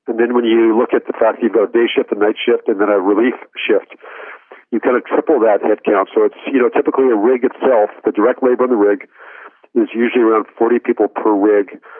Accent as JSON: {"language": "English", "town": "Edmonton", "region": "Alberta", "country": "Canada", "tie": "born or raised there", "said": "So, I grew up, born and raised in Edmonton. Most of my career, though, was spent outside of Canada."}